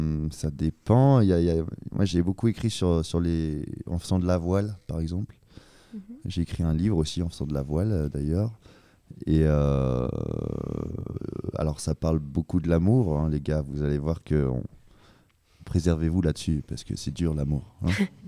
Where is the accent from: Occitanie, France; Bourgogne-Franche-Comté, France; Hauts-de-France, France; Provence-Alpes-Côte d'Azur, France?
Hauts-de-France, France; parce que moi je viens du Nord-Pas-de-Calais, donc avec toute une histoire de lutte et de musique également.